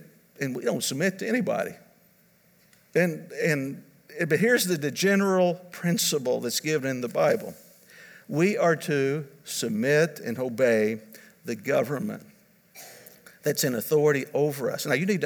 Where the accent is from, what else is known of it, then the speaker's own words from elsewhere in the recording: United States; We come at it as Americans. And nobody's going to make me submit. I'm an American.